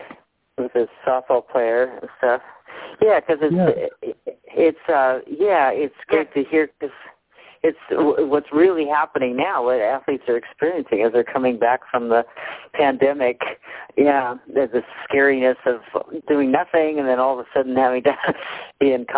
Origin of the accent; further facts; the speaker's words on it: Santa Barbara, California, United States; I just went for a short vacation down in Santa Barbara, which is my hometown